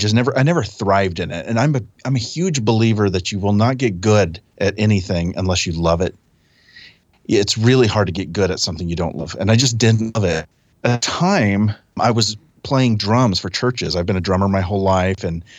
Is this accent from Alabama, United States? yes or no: no; Dallas, Texas, United States; I'm from Dallas originally, and I had gone home during a summer break after college